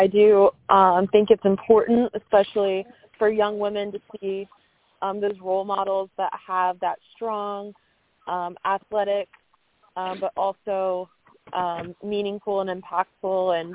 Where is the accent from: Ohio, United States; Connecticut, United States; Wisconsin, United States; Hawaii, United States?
Ohio, United States; I moved after I graduated college from Alabama. I'm originally from Ohio, so I moved across the country.